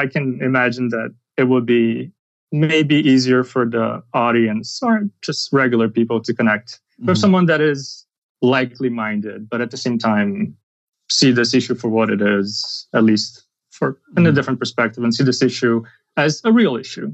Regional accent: Brazil; I'm from Brazil.

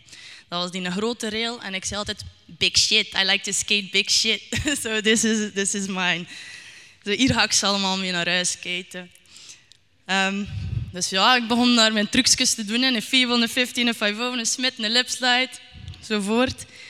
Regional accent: Aalter, Flanders, Belgium; Als Belg uit de Aalter sta ik hier.

